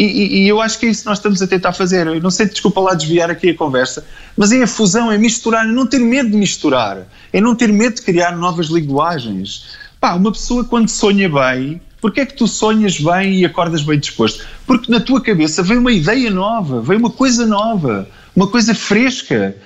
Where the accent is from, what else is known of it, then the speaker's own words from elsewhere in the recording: Cascais, Lisbon, Portugal; Não sei, porque eu não sou de Lisboa, eu sou cascalense. Em Cascais sempre houve um bocado a mistura com estrangeiros.